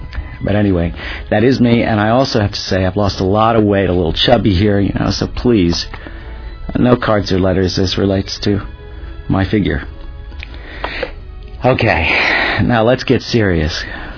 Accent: Rochester, New York, United States; I grew up in Rochester, New York, and was an avid lover of movies when I was a kid.

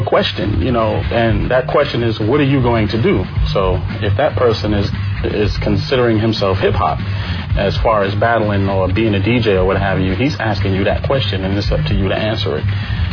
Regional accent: Harlem, New York, United States; Because, you know, growing up in Harlem, you know, you have to be tough that way.

